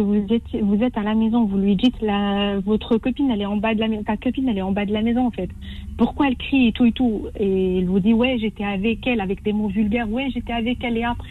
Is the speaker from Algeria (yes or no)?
yes; Algeria; Moi, au bled, c'est vrai, je suis algérienne et tout, mais ça n'existe pas ça.